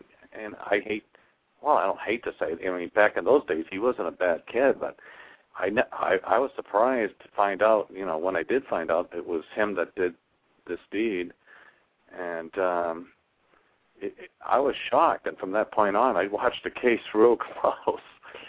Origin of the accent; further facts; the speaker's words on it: Concord, Massachusetts, United States; I'm from Concord.